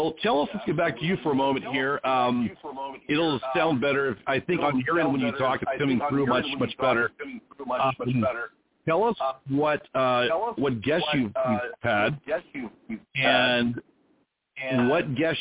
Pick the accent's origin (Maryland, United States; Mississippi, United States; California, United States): California, United States; Sacramento; also born or lived in Anaheim; I grew up out there in Sacramento and Anaheim.